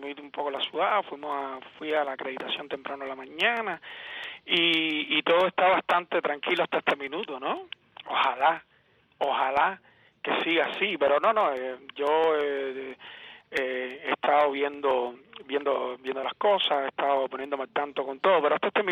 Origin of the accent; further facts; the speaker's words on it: Cuba; Yo soy cubano, vivo en Cuba